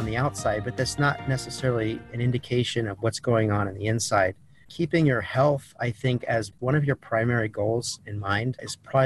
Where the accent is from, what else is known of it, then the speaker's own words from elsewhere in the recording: Washington, United States; also born or lived in California / Las Vegas; now in Phoenix, United States; So I'm originally from a small town north of Seattle, Washington. I lived all along the West Coast, pretty much California. I lived in Las Vegas for a while, but I am currently in Phoenix, Arizona.